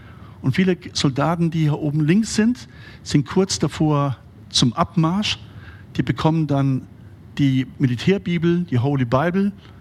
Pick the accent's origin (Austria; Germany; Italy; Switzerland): Italy; Veneto; ich komme ja aus den Dolomiten und mein Vorfahrer ist der Maler Tizian.